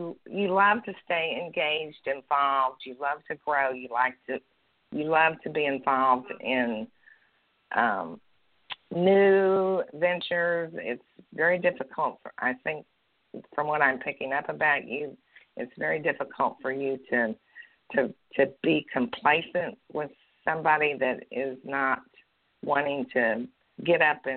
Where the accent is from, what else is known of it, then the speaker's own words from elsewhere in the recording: Indiana, United States; Well, I'm actually from Indiana, so the only reason I learned to say y'all